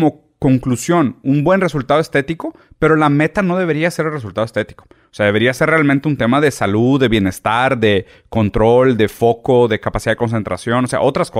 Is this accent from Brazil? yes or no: yes; Brazil; yo soy brasileño y hubo una época que yo estaba todavía viviendo en Brasil, pero tenía empresa en Singapur.